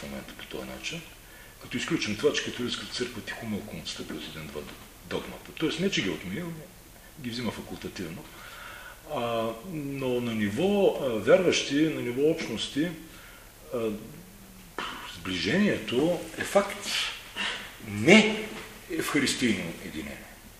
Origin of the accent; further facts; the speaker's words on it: Burgas, Burgas Province, Bulgaria; Аз съм родом от Бургас и съм така доста пристрастен към чистотата на Черно море.